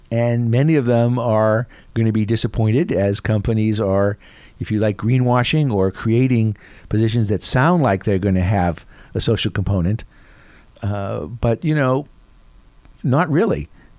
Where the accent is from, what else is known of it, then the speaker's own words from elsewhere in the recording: New Haven, Connecticut, United States; So I'm from New Haven, where everything is pizza.